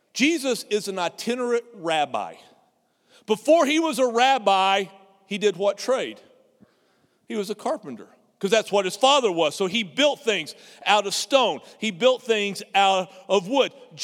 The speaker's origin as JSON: {"language": "English", "region": "Texas", "country": "United States", "tie": "born or raised there", "said": "I got to make the trek up to the place where I grew up in the Texas Panhandle, and I visited my parents."}